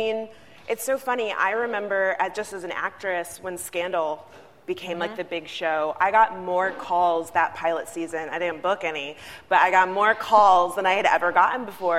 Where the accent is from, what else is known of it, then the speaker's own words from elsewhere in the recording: West Palm Beach, Florida, United States; And then you go in, and this is what I sound like all the time. I'm from West Palm Beach, Florida, born and raised.